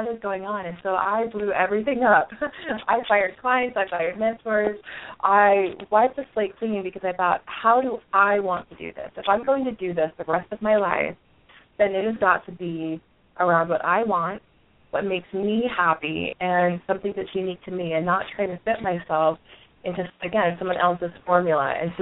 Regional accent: Utah, United States; also born or lived in Ogden; I'm calling in from Salt Lake City, Utah, and I was actually born just a few cities over in Ogden, Utah, but I'm a Utah gal, lived here most of my life

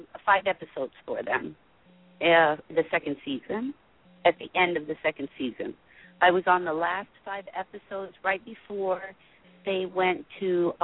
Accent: California, United States; also born or lived in Egypt; No, I've been in California my whole life, actually. I was born in Egypt.

